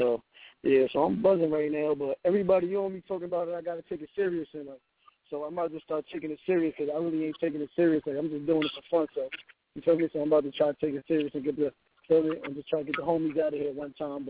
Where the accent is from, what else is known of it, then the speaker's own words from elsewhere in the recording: Staten Island, New York, United States; now in Norfolk, United States; Yeah, I'm from Staten Island, but I'm living Norfolk though.